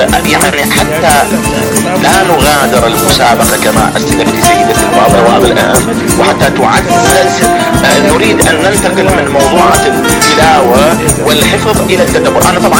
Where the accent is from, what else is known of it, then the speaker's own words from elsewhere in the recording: Iraq; أنا أتحدث يعني كعراقي